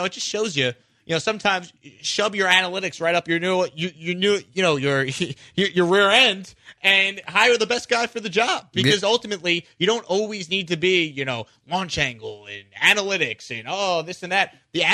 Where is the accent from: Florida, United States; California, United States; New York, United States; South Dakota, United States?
New York, United States; Look, growing up in New York, I could tell you, like, love Gerrit Cole.